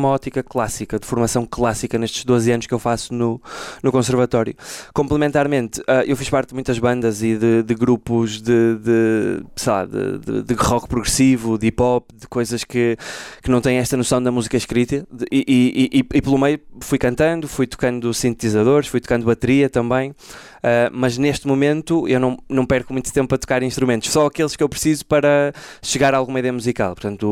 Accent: Braga, Norte, Portugal; born there; also born or lived in Lisbon; Portanto, eu nasci aqui em Braga, mas quando fiz 18 anos fui para Lisboa estudar composição.

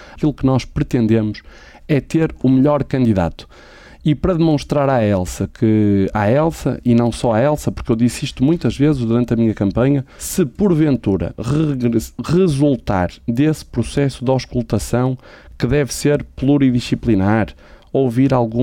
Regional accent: Braga, Portugal; Eu sou, como o Hugo Pires, um homem do centro. Cresci em Massiminos e em Nogueiró. Estudei sempre no centro do concelho.

